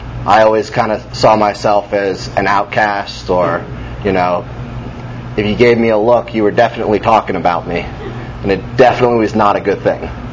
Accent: Bethlehem, Pennsylvania, United States; born there; Let's begin at the beginning. I was born in Bethlehem, Pennsylvania. I was the first of two sons to two very loving parents.

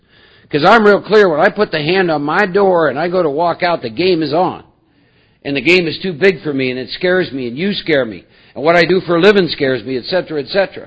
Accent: Iowa, United States; I was born and raised back in the Midwest in the state of Iowa.

